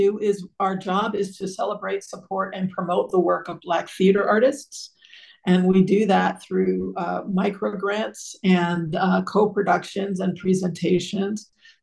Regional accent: Connecticut, United States; My dad was in the Air Force, so we traveled a bunch. But my parents retired to Connecticut, where I went to high school.

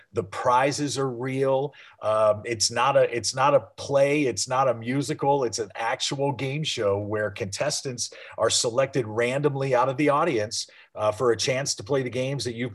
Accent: Midwest, United States; now in Key West, United States; Not originally, no. I grew up in the Midwest. I live down in Key West, Florida now

